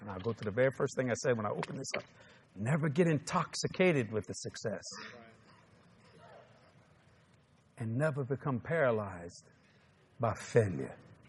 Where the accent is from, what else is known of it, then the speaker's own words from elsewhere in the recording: New Orleans, Louisiana, United States; No, I'm Catholic. You what? Oh, yeah, I'm from New Orleans. I'm christened and confirmed.